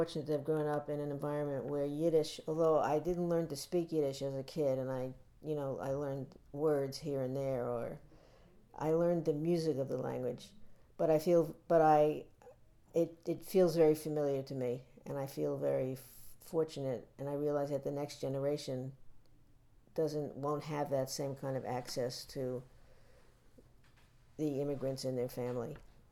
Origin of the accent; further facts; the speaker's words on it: New York City, New York, United States; I grew up in Brooklyn, New York, which is the center of the universe, in my opinion. I grew up, about a mile from Sheepshead Bay